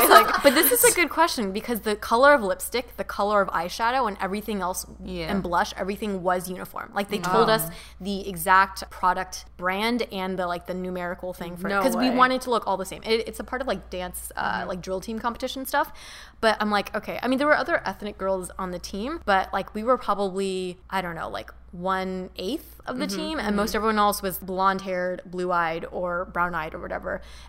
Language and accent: English; California, United States; growing up in Orange County, where a lot of people like sports are really big and like people go out and you're in the sun a lot